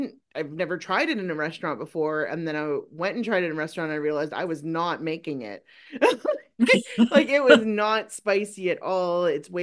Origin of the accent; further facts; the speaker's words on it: Canada; we're Canadian.